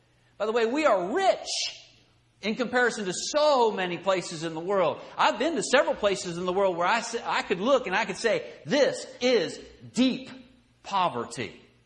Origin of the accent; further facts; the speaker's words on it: Pennsylvania, United States; I grew up in Pennsylvania. And in Pennsylvania, I don't know how it is here in Virginia.